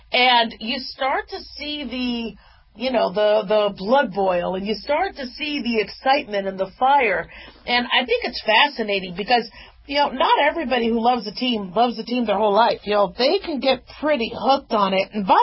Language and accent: English; Las Vegas, Nevada, United States; Yes, I'm from Vegas.